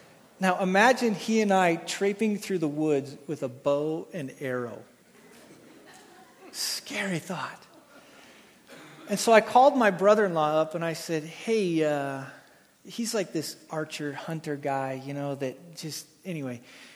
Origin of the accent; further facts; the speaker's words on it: Wyoming, United States; I'm from Wyoming. I know I should just naturally come out of the womb doing this, but I don't.